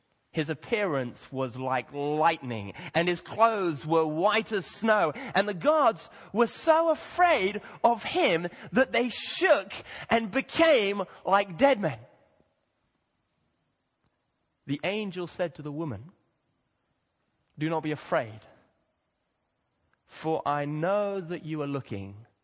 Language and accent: English; Kenya; I remember I grew up in Kenya.